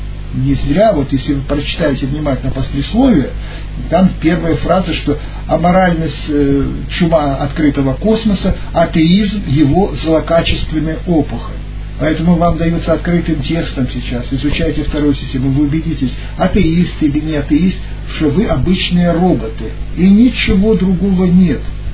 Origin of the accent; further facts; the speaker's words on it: Russia; born there; Вот я, например, я родился в России.